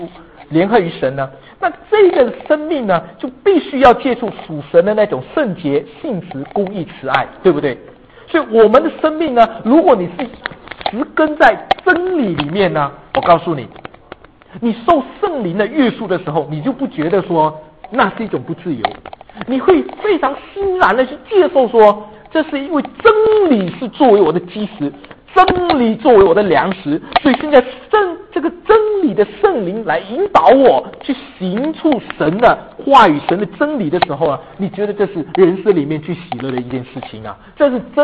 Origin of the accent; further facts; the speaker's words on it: Malaysia; 我从马来西亚来，我特别喜欢吃一种果子